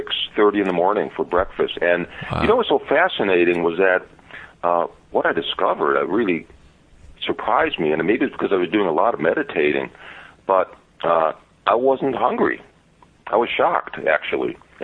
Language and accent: English; Chicago, Illinois, United States; I grew up in Chicago in a kind of tough neighborhood, and I had never seen people like that on the street corners of Chicago.